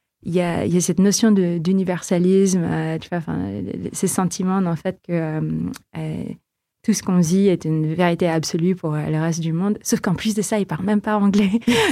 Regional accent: Philippines; J'ai grandi aux Philippines aussi, ça doit jouer un tout petit peu

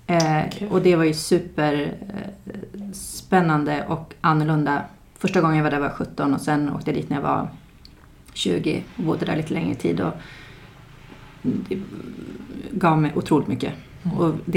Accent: Östersund, Jämtland County, Sweden; moved away as an adult; Nej, men jag är uppvuxen på Frösön, uppe i Östersund, Jämtland. Och flyttade därifrån ganska tidigt, direkt efter gymnasiet.

